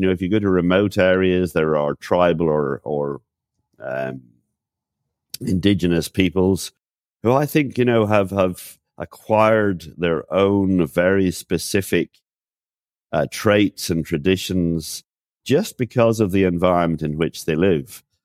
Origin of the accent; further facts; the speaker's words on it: Ireland; born there; I was born here in Ireland and I live here in Ireland